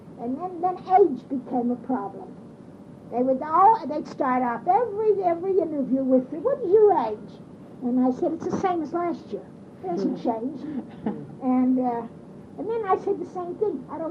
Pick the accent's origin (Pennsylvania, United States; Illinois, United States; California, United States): Pennsylvania, United States; Pittsburgh; I grew up in the Hill District on Robert Street